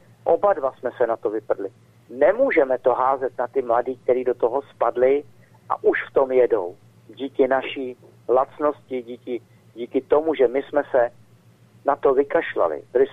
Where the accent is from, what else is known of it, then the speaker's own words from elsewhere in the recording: Prague, Czechia; aký som já Pražák